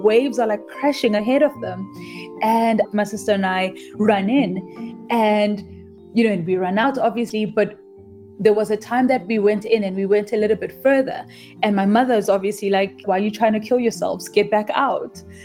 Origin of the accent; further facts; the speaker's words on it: Soweto, Gauteng, South Africa; I grew up in Soweto in a place called Protea North in Gauteng in Johannesburg. And we grew up in a place that I would first describe as brown.